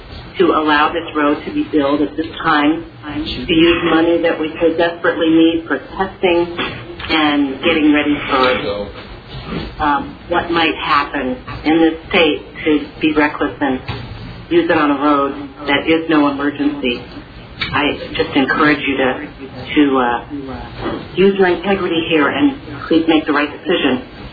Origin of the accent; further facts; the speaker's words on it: Homer, Alaska, United States; I'm from Homer, Alaska, too